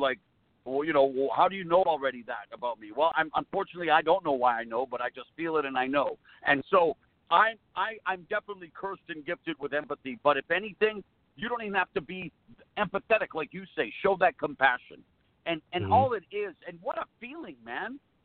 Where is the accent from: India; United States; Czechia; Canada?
Canada; I'm Canadian. I'm Italian.